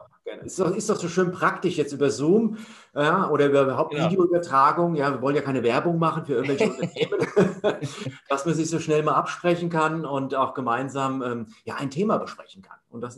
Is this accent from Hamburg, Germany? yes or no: no; Hesse, Germany; Und dann bin ich wieder zurück nach Hessen gezogen. Also ich komme ursprünglich aus Hessen.